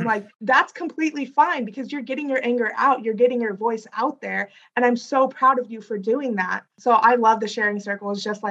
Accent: South India, India; my family, we come from South India, and we see that colorism firsthand.

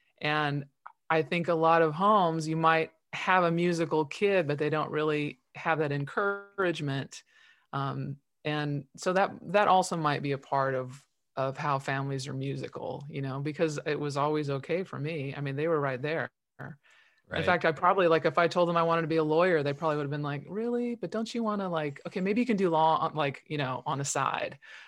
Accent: Los Angeles, California, United States; also born or lived in Visalia; but they had just moved to Central California, which is where we were all from originally. We moved to LA from Visalia when I was like 5.

